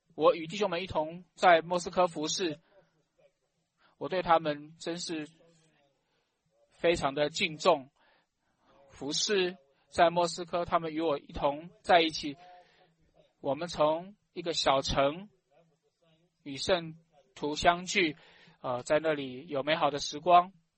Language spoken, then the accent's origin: Chinese; United States; now in Russia; 旁边都是俄国人，我是个美国人